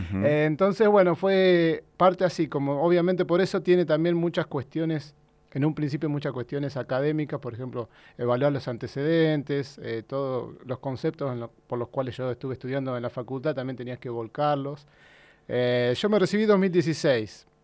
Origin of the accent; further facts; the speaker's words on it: General Guido, Buenos Aires Province, Argentina; now in La Plata, Argentina; Cuando llegué a La Plata, yo no soy de La Plata, soy de General Guido, un pueblo chico a 200 kilómetros de acá.